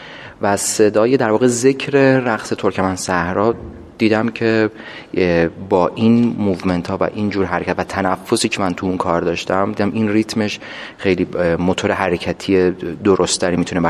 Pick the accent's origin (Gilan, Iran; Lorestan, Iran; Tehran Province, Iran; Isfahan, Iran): Isfahan, Iran; Kashan; انگیزه اصلی منم از اینجای بود که من اصالتا کاشانیم